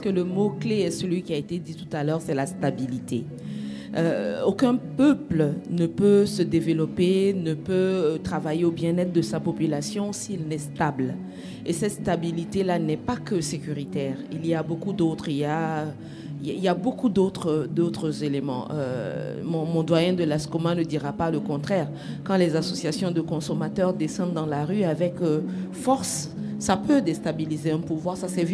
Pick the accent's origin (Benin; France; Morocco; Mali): Mali; en tant qu'individu, en tant que Malien, nous acceptons cette responsabilité qui est la nôtre